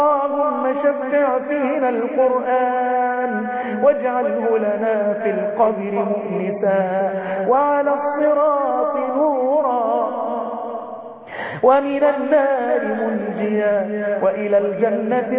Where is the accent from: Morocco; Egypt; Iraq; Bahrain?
Egypt